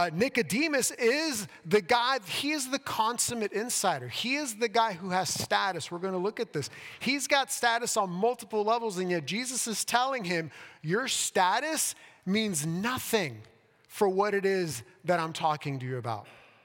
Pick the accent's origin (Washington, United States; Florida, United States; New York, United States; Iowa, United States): Florida, United States; Miami; So growing up in Miami, for those of you that don't know, I moved to Miami when I was 6. That's where I grew up.